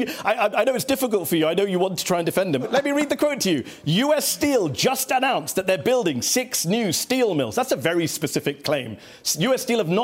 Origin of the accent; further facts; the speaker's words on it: United Kingdom; Although I'm British, I'm rude and socially awkward to begin with, so I may have an advantage over some Americans.